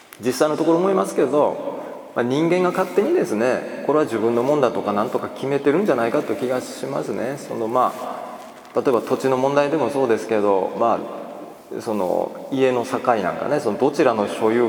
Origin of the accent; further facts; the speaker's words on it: Kobe, Hyogo, Japan; 実は私神戸出身ですから、神戸出身なんですね。で神戸はまあ伝統的に今も昔もヤクザの多いあの町でですね、